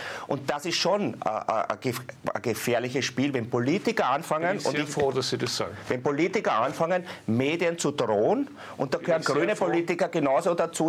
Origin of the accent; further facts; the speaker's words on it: Floridsdorf, Vienna, Austria; und ich komme aus Floridsdorf, ist das sehr mühsam